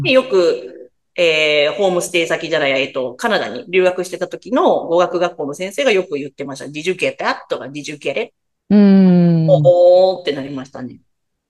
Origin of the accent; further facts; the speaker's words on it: Shiga, Japan; 結構旅行に行った時に、たまにやっぱりどこから来はったんですかって言って、滋賀から来ました